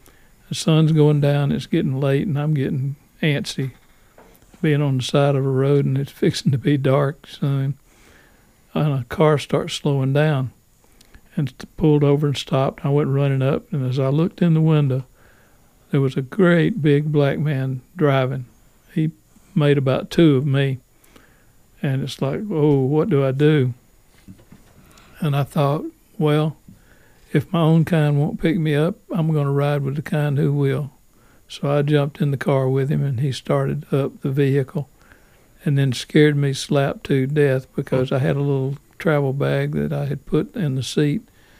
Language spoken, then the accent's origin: English; Alabama, United States; And I thought, oh, Lord, I'm dead now because he knows I'm from Alabama.